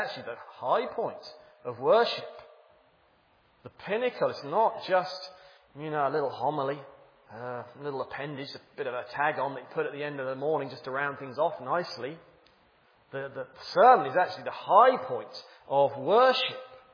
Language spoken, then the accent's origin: English; England, United Kingdom; I'm from England and we have a queen in our country.